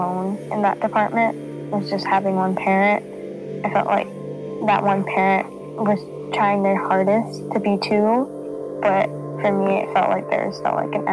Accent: Aliso Viejo, California, United States; I'm 15 years old, and I'm from Aliso Viejo, California.

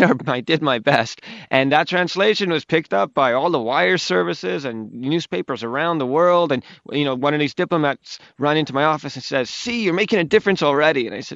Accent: Canada; Growing up in Canada, you have to study French. But, you know, it never really took. I'm not exactly a French speaker by any stretch.

